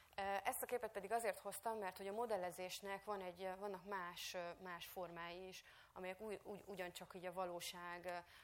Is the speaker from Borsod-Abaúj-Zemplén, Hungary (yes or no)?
no; Nagykanizsa, Zala, Hungary; egy nagykanizsaiak vagyunk, tehát a utca sarkán a nagykanizsai trafikban